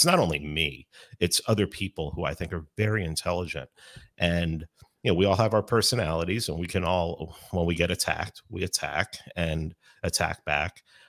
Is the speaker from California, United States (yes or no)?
no; Bronx, New York, United States; But and I'm from the Bronx. So my mouth gets me in trouble sometimes.